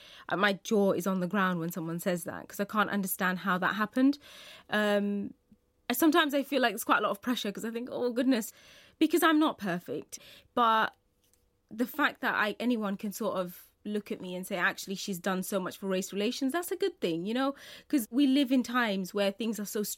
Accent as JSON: {"language": "English", "country": "United Kingdom", "said": "But I love being British and I love living here. And this is my home and it always will be, regardless of all the other things that define me."}